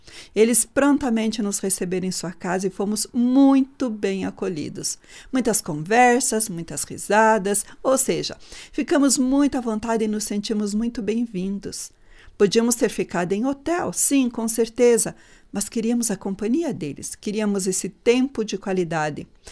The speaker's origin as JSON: {"language": "Portuguese", "town": "Foz do Iguaçu", "region": "Paraná", "country": "Brazil", "tie": "born there", "said": "Como sou nascida lá e fazia mais de 30 anos que eu não visitava minha cidade natal"}